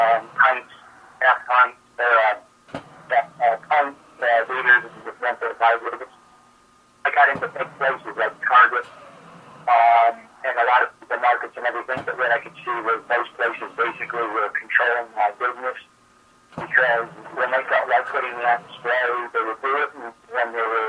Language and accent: English; Lansing, Michigan, United States; also born or lived in New York City; Okay, I was born and raised here in Lansing, but I've been many places throughout the world, and I lived in New York City for 10 years. But I came back to Michigan